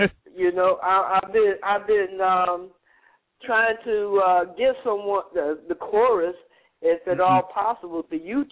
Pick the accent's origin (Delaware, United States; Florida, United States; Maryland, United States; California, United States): Florida, United States; I'm from Florida. You know, hurricane don't faze me.